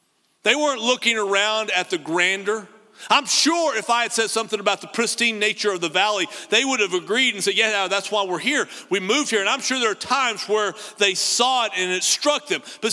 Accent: Texas, United States; You got to realize I grew up in the Texas Panhandle on the High Plains, which, by the way, makes Abilene look like a rainforest.

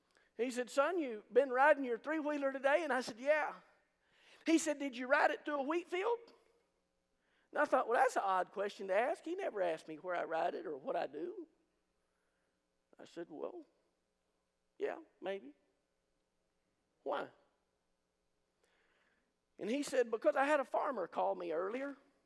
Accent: United States; when I was a kid growing up in Jackson County

